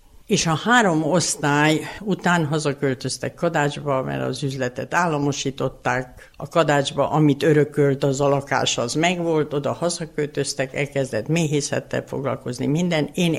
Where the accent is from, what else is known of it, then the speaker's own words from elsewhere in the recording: Nagykadarcs, Hungary; also born or lived in Brașov, Romania; Én 1936. július 29-én Brassóba születtem. Én 5 éves koromig Brassóba éltem. És 5 éves voltam, amikor a szüleim hazaköltöztek Nagykadácsba. A gyökereim Nagy Kadarcsi, a édesanyám is és édesapám is onnan származik.